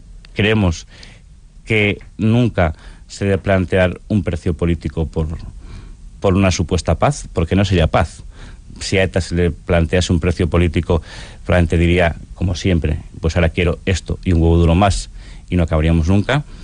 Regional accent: Basque Country, Spain; Nosotros somos tan vascos

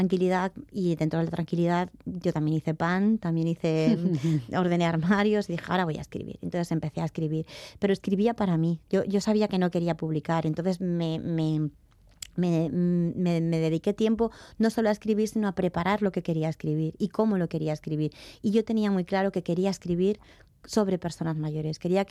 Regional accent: Valencian Community, Spain; nosotros somos de Valencia

